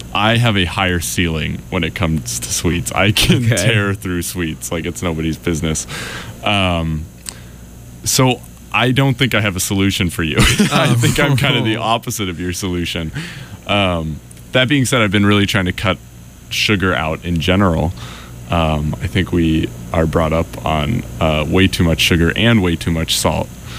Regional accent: San Francisco, California, United States; I'm from San Francisco.

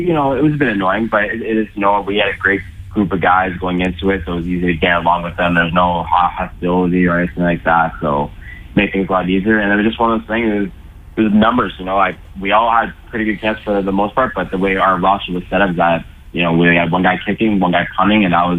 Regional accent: London, Ontario, Canada; So I brought it back to London, Ontario, which is my hometown. It's where I grew up.

